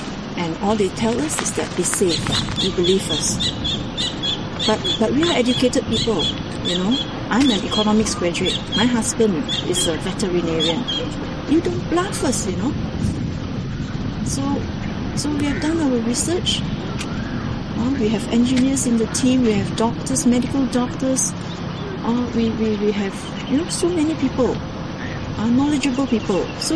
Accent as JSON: {"language": "English", "town": "Kuantan", "region": "Pahang", "country": "Malaysia", "tie": "born or raised there", "said": "I grew up in Kuantan, was born in Kuantan, I grew up in Kuantan. I came back to Kuantan to work, I raised my family in Kuantan."}